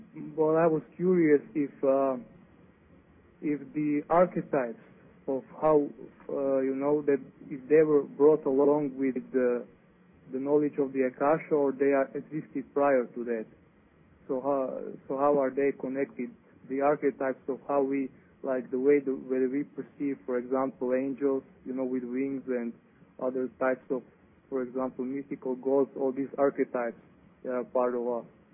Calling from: Croatia; I'm coming from Croatia.

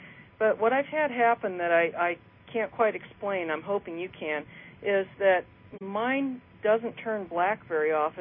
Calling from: Sedona, Arizona, United States; Arizona. Sedona.

